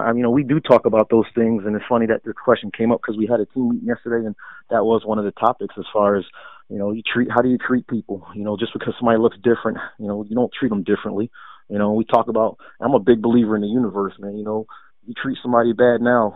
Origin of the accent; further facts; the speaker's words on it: East Coast, United States; growing up on the East Coast, you're playing from like April all the way